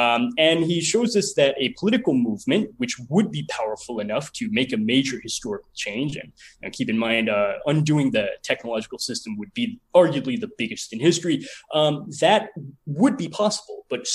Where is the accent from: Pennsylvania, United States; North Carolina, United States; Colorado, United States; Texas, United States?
Colorado, United States; Florence; I actually grew up in the same town in Colorado where Ted Kaczynski has been in prison. I'm from Florence, where Supermax is located.